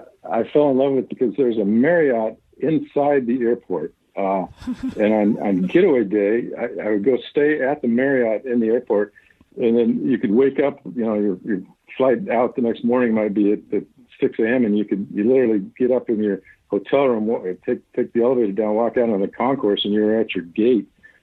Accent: Bothell, Washington, United States; Well, I grew up in Bothell. I went to Bothell High School

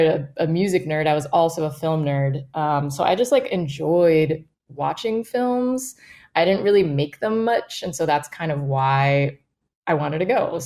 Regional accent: Miami, Florida, United States; also born or lived in Boston; It was tough growing up in Miami, being a big music fan, and you know, just there weren't that many bands that would tour down there because it is such a trek to get down there.

